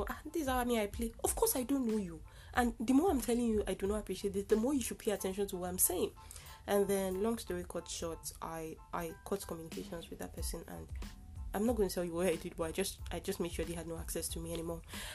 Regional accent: Nigeria; I'm Nigerian, so I know what I'm talking about. I'm not trying to shade my people

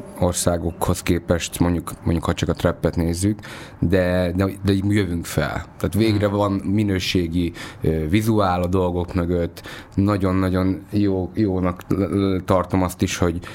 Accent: Transylvania, Romania; Meg egyébként én is ugye erdélyi származású vagyok

